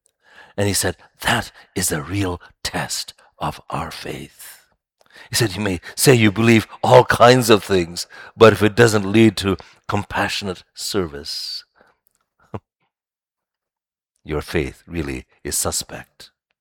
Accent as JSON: {"language": "English", "country": "Ghana", "tie": "born or raised there", "said": "I remember as a kid growing up in Ghana, as a teenager"}